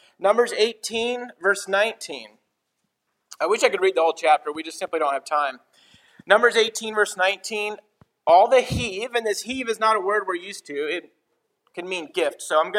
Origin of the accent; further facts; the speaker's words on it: Kenya; moved away; It's interesting, I grew up in Kenya, we heard a lot of messages on giving in a place that was very poor